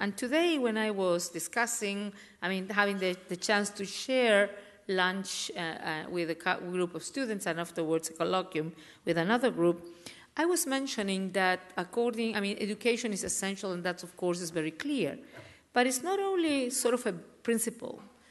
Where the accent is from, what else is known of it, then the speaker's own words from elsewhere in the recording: Chile; serve as a leader in my home country of Chile